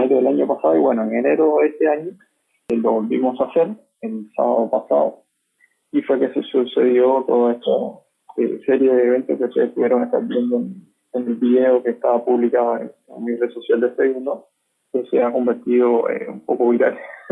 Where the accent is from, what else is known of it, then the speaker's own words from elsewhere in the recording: Cuba; now in Montevideo, Uruguay; Soy un cubano que reside acá en Montevideo, Uruguay. Resido acá hace 3 años.